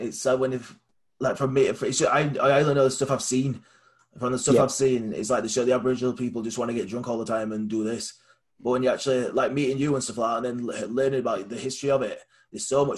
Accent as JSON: {"language": "English", "region": "England", "country": "United Kingdom", "said": "Because I think I'm from English, so I'm massively outside looking in."}